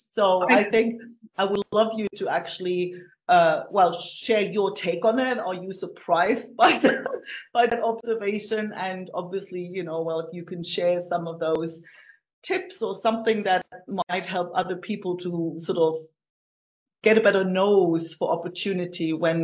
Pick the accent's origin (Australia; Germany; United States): Germany; moved away; I'm originally from Germany, in case you're wondering. And no, I haven't lived in Germany in like some 40 years almost. So I've lived in different countries, different careers.